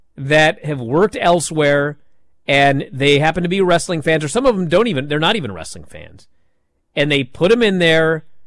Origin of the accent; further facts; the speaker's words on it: Seattle, Washington, United States; I wonder if I'm one of Bryan Danielson's dream opponents. We're both from Seattle. We came up at roughly the same time.